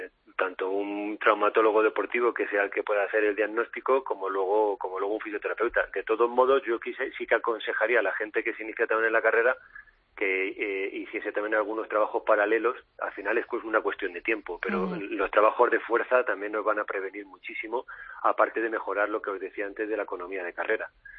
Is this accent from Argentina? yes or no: no; Aranjuez, Community of Madrid, Spain; Yo me crié en Aranjuez, nací allí